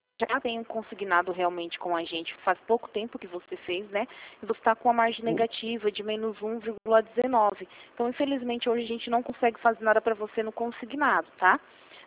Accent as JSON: {"language": "Portuguese", "town": "Rio Claro", "region": "São Paulo", "country": "Brazil", "said": "Que sou daqui de Rio Claro mesmo"}